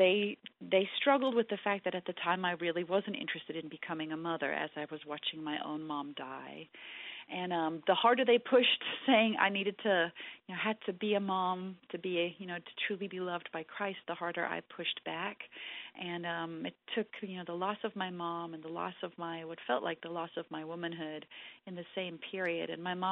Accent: South Africa; I was a 16-year-old gangly teenager growing up in South Africa

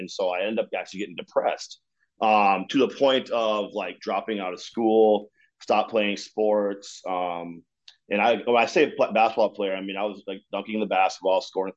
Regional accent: Duluth, Minnesota, United States; also born or lived in Texas / Rapid City, South Dakota; As we grew up here in Duluth, because my stepdad's parents are here, we moved out here actually from South Dakota Rapid City when I was seven. So I've been here since I was like 7 years old. Like I said, originally from Texas.

